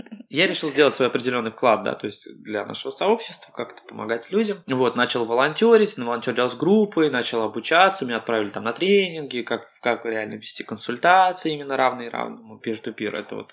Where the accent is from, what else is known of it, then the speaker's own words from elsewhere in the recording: Moscow, Russia; я москвич, это большой бонус в Москве